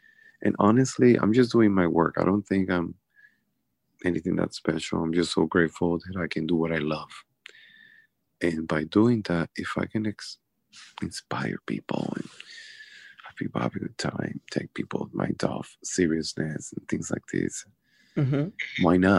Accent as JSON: {"language": "English", "country": "Puerto Rico", "tie": "born or raised there", "said": "as you know, I'm from Puerto Rico. I grew mm-hmm. up on the island"}